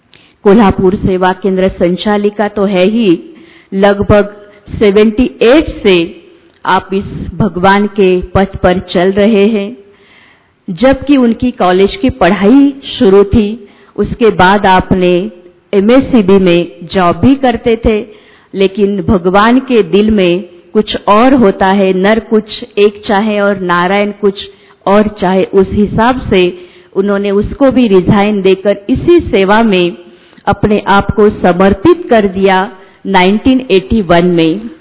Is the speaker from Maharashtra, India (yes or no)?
yes; Islampur, Maharashtra, India; हम इस्लामपुर से हैं